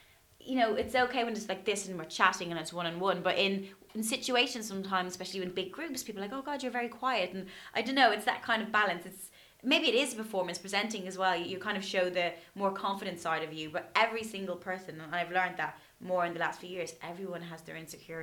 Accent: Bray, Leinster, Ireland; I came from Bray County Wicklow, and very few people went to DCU from where I was from

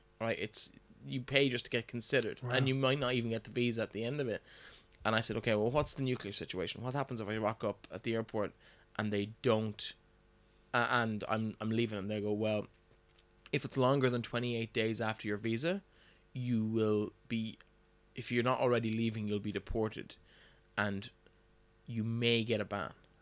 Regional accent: Ireland; she heard the Irish accent, she goes, where are you from? I said, I'm Irish.

